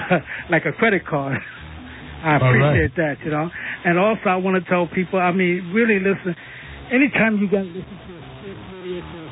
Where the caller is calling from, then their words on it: Manhattan, New York, United States; Oh, Manhattan.